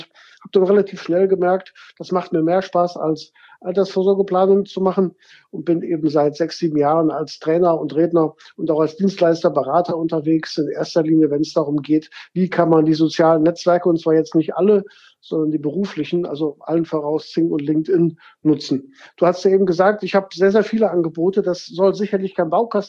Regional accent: Gummersbach, North Rhine-Westphalia, Germany; now in Cologne, Germany; bin 1999, wie eben gesagt, nach Köln gekommen. Ich meine, ich komme aus Gummersbach, das ist nicht so weit her.

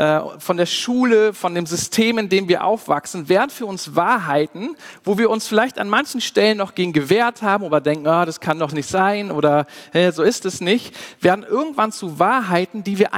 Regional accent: Germany

